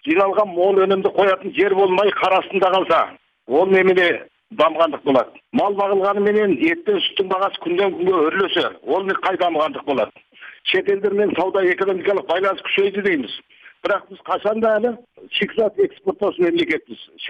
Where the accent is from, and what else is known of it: China; now in Kazakhstan